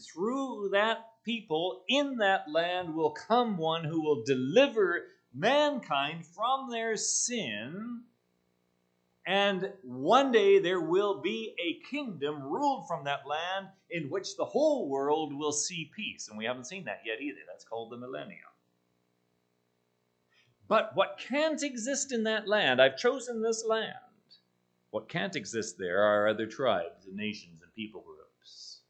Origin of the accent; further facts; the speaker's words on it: South Africa; It's apartheid much worse than the apartheid I grew up with in South Africa.